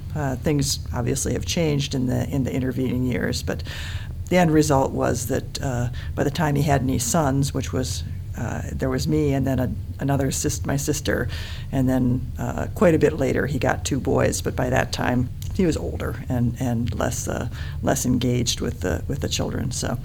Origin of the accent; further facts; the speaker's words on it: Detroit, Michigan, United States; also born or lived in Oshkosh, Wisconsin; Well, I was born in Oshkosh, Wisconsin. My parents moved to Michigan when I was just a baby.